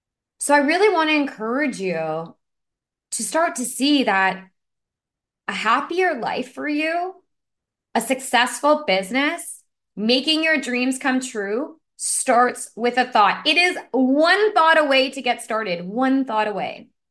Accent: Ottawa, Ontario, Canada; also born or lived in Newfoundland; now in Toronto, Canada; I'm based in right now in Toronto, Canada. So I grew up in I'm actually from the east coast of Canada. I'm from Newfoundland. I was born in Newfoundland and then grew up most of my life in Ottawa.

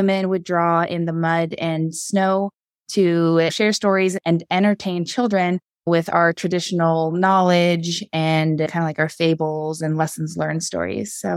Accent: Chevak, Alaska, United States; I'm originally from Chivak, Alaska.

